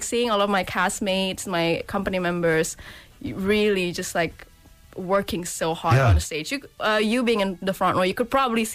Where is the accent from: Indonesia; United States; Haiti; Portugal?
Indonesia; now in United Kingdom; because I'm not originally from the country, so I moved to the UK, like, only about 2 years ago. So I'm from Indonesia.